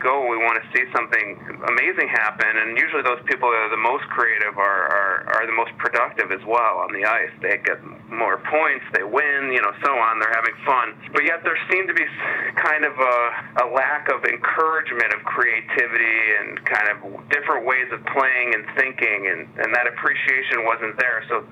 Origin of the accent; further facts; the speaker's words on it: Chicago, Illinois, United States; Yeah, well, I grew up playing hockey in the Chicago area